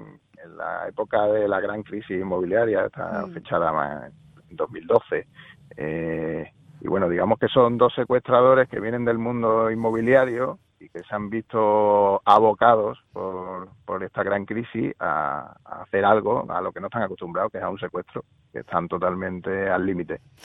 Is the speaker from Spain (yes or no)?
yes; Andalusia, Spain; como buen andaluz